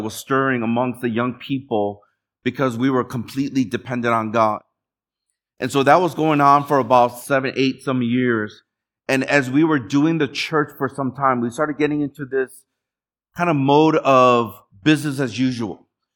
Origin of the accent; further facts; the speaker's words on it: Chicago, Illinois, United States; now in Michigan, United States; My wife and I, we came from Chicago to Michigan at the University of Michigan. And we were just young. I was 26, going on 27.